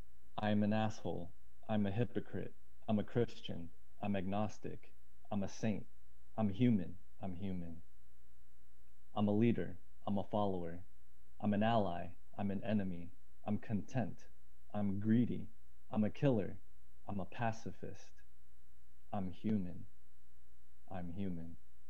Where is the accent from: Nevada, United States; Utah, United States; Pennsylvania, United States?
Nevada, United States; Las Vegas; And they grew up, or I grew up here in, or I was born in Las Vegas.